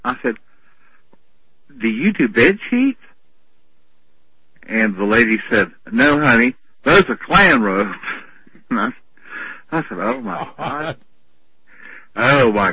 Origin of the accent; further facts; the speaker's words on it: Camden, United States; out on the outskirts of Camden, my hometown.